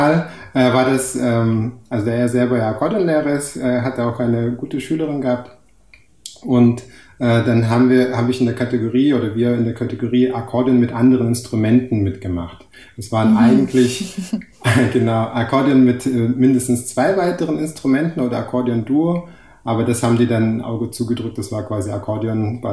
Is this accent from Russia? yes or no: yes; Rostov-on-Don, Rostov Oblast, Russia; nach einem Urlaub in Russland, war ich in Rostov gewesen, also meine Heimatstadt.